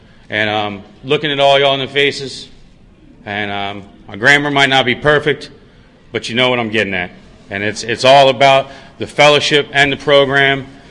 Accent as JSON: {"language": "English", "town": "Oxon Hill", "region": "Maryland", "country": "United States", "tie": "born or raised there", "said": "because I was born and raised in Oxon Hill right next to the Beltway, and now I'm way out near the Amish and their buggies."}